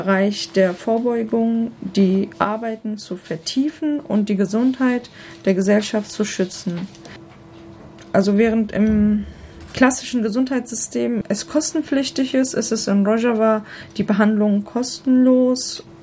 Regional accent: Urfa, Şanlıurfa, Turkey; Genau, ich bin aus Urfa. Mhm. Das ist Raha auf Kurdisch. Also das liegt an der syrischen Grenze.

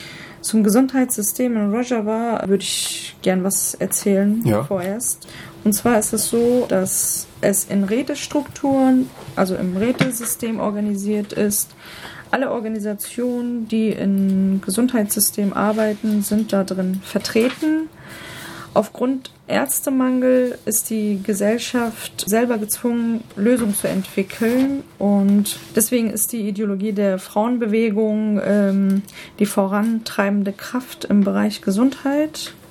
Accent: Urfa, Şanlıurfa, Turkey; Genau, ich bin aus Urfa. Mhm. Das ist Raha auf Kurdisch. Also das liegt an der syrischen Grenze.

